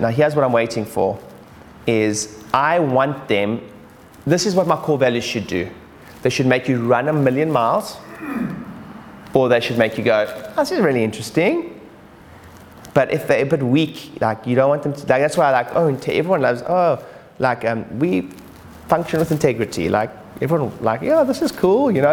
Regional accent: South Africa; also born or lived in United Kingdom; I'm British South African

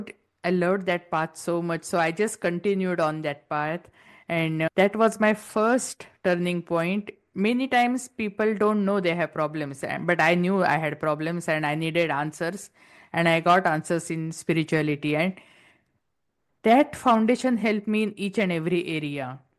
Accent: India; accent: Indian; English is a second language; English is my third language. I still have heavy accent. And my husband studied in convent, so he has UK accent. My kids are born here. They have American accent, and I'm the only one stuck with Indian accent.

